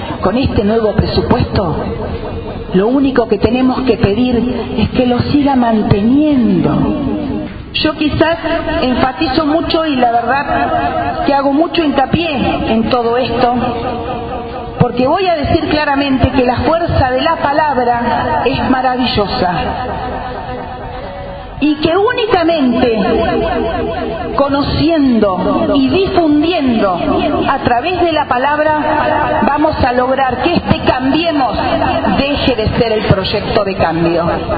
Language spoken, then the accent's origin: Spanish; Argentina; ponernos a pensar, como argentinos, qué sociedad queremos.